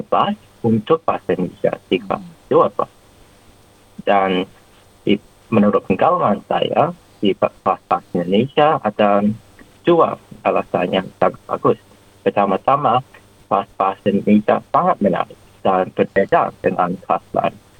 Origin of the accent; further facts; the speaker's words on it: Australia; Indonesian is a second language; also born or lived in New Zealand; Keluarga saya berasal dari Tiongkok, tetapi saya lahir di Selandia Baru dan dibesarkan di Australia. Saya biasanya berbicara dalam bahasa Kanton di rumah dengan orang tua saya.